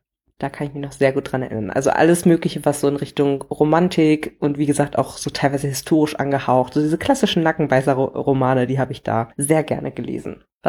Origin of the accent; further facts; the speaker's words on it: Hamelin, Lower Saxony, Germany; also born or lived in Bad Pyrmont; Bad Pyrmont entdeckt habe. Das ist meine Geburtsstadt, aber eigentlich waren wir, wenn wir zum Shoppen gefahren sind, eher in Hameln, wo ich aufgewachsen bin.